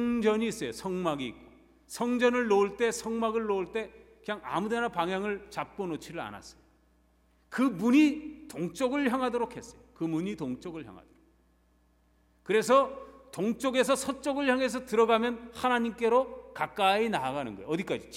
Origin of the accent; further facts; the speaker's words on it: South Korea; 저도 한국 사람이지만 싫어하는 것 중에 하나가 뭐냐면 등수 매기는 거.